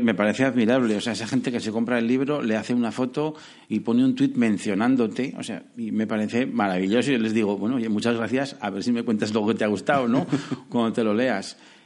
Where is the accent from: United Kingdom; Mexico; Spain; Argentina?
Spain; Zaragoza, Aragon; yo soy un tipo que nació y que vive en Zaragoza. Soy aragonés, me considero aragonés por los cuatro costados. Mi padre es de Huesca, mi madre es de Teruel y yo soy de Zaragoza